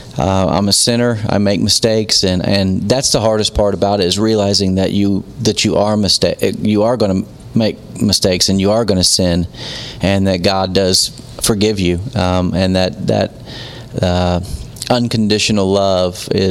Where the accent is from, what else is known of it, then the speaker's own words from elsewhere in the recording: Bedford, Indiana, United States; I grew up in Bedford, Indiana